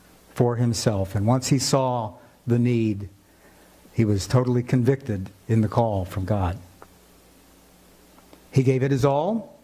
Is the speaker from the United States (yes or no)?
yes; Hamilton, Ohio, United States; In my case, can anything come out of, any good come out of my hometown of Hamilton, Ohio?